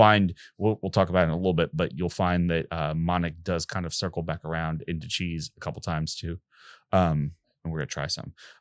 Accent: Midwest, United States; But I am from the Midwest, so

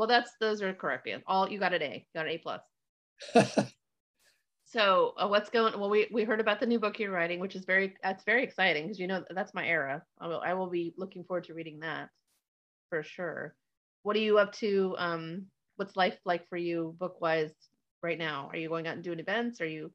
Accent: Miami, Florida, United States; I grew up in Florida. I grew up in Miami, near Miami, there's a lot of Cuban culture there.

